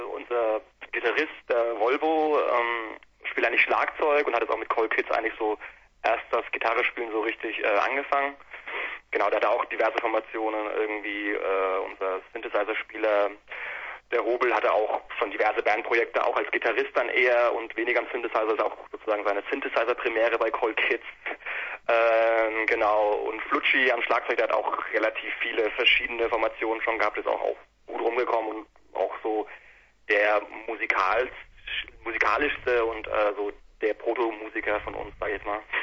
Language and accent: German; Bamberg, Bavaria, Germany; now in Erlangen, Germany; Wir kommen aus Bamberg und ich persönlich lebe, wohne in Erlangen.